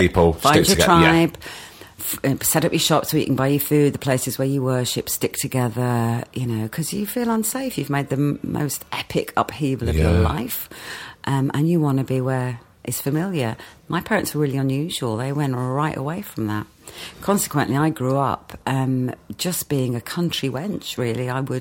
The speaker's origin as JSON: {"language": "English", "town": "Wolverhampton", "region": "West Midlands", "country": "United Kingdom", "tie": "born there", "said": "I was born in New Cross Hospital, Wolverhampton. Very famous. Enoch Powell's constituency. Very ironic. Then my mum and dad lived in a boarding house for my first year"}